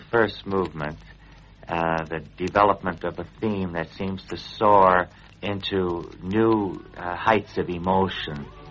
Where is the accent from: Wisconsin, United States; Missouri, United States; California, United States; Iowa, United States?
Wisconsin, United States; Milwaukee; I'm from Milwaukee, Wisconsin. I was born there